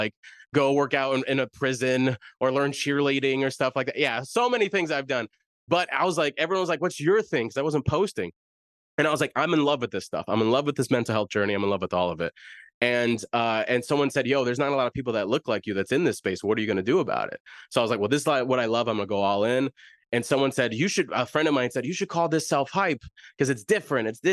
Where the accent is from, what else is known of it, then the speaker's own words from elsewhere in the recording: Chicago, Illinois, United States; I'm from Southside Chicago, oldest of 10 siblings. I grew up in the hood.